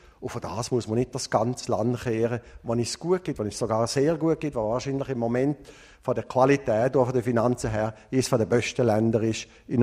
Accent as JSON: {"language": "German", "country": "Switzerland", "said": "ich komme aus der Peripherie, wirklich ganz am Rand von der Schweiz, aus dem Berggebiet. Und wir sind dort natürlich viel dünner besiedelt."}